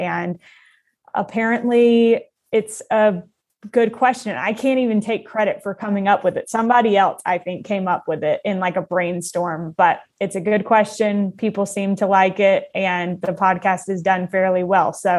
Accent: North Carolina, United States; Oh, well, I am originally from North Carolina.

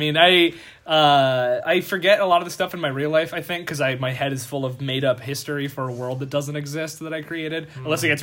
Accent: Portland, Oregon, United States; I have an accent. I don't know. It's not an Oregon thing. I'm from Portland, Oregon, Ryan.

